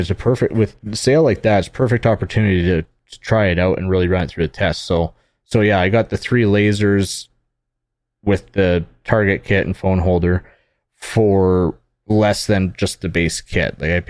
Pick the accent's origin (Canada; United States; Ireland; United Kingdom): Canada; growing up in Canada, I've never even heard of it.